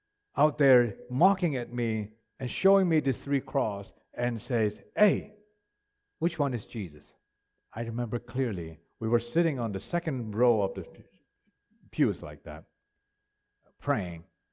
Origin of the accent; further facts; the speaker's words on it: India; And I said, oh, I'm not Japanese. I'm from India. No, you're not. I said, I am. He says, no, you don't look like one.